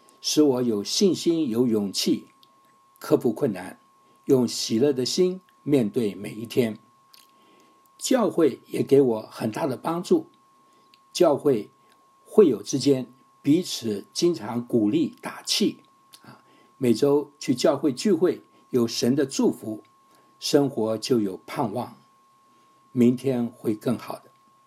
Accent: Taiwan; moved away as an adult; also born or lived in Fujian, China; now in United States; 我出生在福建，生长在台湾，来美国留学，结婚成家，在职场打拼，在教会牧会。一晃眼到美国已经50多年过去了

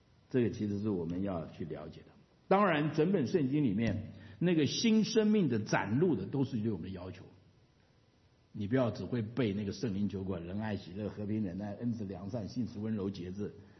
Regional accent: China; 我们中国人喜欢讲一句话叫做神不知鬼不觉啊。

